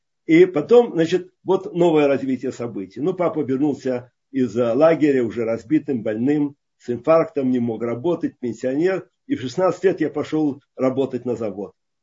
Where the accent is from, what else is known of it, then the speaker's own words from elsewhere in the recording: Riga, Latvia; я из Латвии, в Риге.